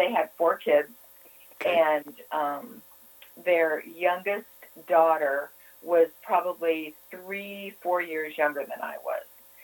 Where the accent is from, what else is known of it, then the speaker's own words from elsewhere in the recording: Tucson, Arizona, United States; It was about a mile from where Ellen lives right now. We were right on the border of the Davis-Monthan Air Force Base.